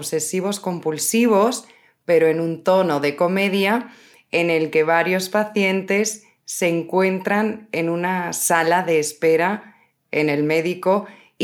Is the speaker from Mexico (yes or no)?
no; Spain; somos muchos los españoles a los que nos gusta vernos morenos.